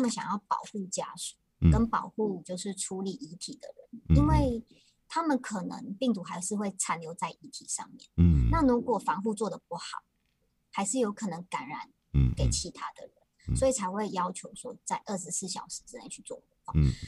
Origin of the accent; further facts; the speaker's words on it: Taiwan; 那再加上我们台湾人其实对于戴口罩这件事情一点困扰